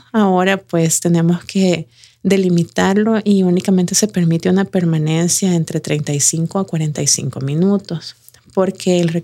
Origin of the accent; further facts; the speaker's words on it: Ciudad Arce, La Libertad, El Salvador; que soy de Ciudad Arce